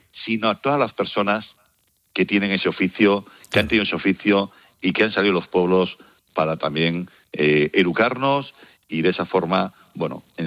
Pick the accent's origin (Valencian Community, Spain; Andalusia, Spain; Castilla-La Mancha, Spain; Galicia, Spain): Galicia, Spain; Y claro, ahí es donde yo les decía, no, estoy en Galicia, en una aldea que ha estado cerrada, deshabitada